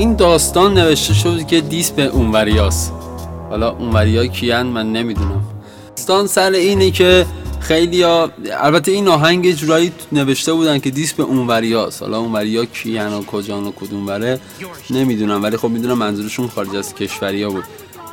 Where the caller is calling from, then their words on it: Tehran, Tehran Province, Iran; بلیتمو گرفتم اومدم وارد شدم و الانم میشنوین از تهرانم